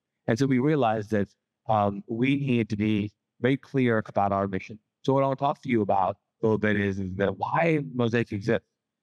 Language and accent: English; Kuwait; So I grew up in Kuwait as a Pakistani and also as a Muslim.